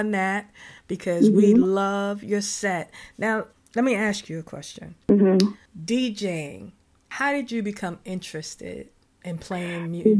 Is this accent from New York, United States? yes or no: yes; Bronx, New York, United States; I'm from the Bronx … I'm from the Bronx.